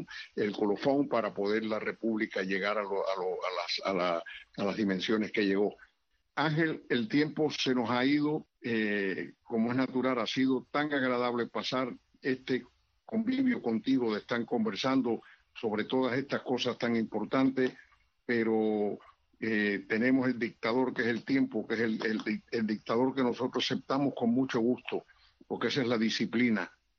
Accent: Cuba; para mí va a ser un placer contemplar el resurgimiento de la nueva república, donde todos los cubanos seamos iguales

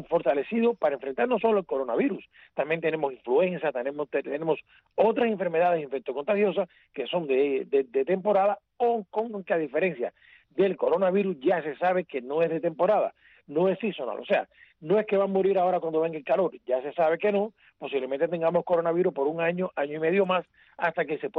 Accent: Cuba; born there; soy cubano de nacimiento

